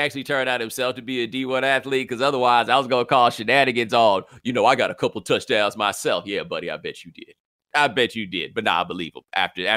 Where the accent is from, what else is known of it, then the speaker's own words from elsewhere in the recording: Houston, Texas, United States; I'm from Houston, so we don't walk nowhere.